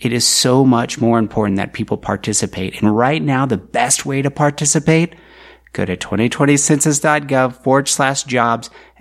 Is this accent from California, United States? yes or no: yes; San Diego, California, United States; I'm from San Diego, and that's why I'm here, trying to get the word out.